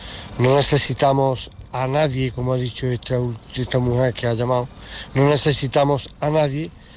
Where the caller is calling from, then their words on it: Córdoba, Andalusia, Spain; de Córdoba.